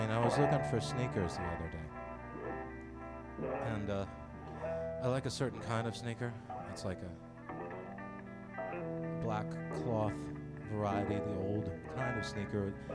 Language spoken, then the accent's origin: English; Bethlehem, Pennsylvania, United States; We're from Bethlehem, some of us from Bethlehem, Pennsylvania, Lehigh Valley area of Pennsylvania.